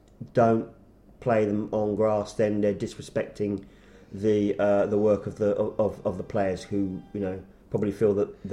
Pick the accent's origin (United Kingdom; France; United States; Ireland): United Kingdom; England; Not just because we're English, but also because it's the England manager.